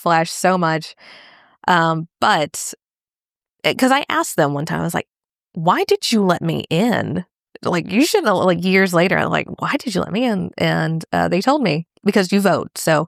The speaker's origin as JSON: {"language": "English", "country": "United States", "tie": "born or raised there", "said": "There's a local library that I've done a show at back in my hometown. And I'm going to be back in the States for almost 2 months towards the end of this year."}